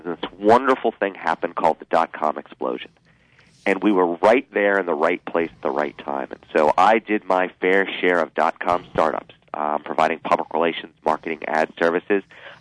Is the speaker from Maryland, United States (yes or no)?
yes; Silver Spring, Maryland, United States; So I was raised in Silver Spring, Maryland, right outside of Washington, D.C., got a journalism degree from the University of Maryland.